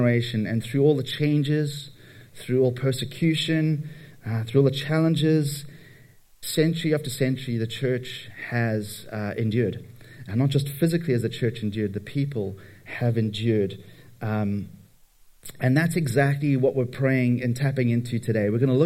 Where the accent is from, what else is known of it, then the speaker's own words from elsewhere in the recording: England, United Kingdom; now in Toronto, Canada; I'm originally from England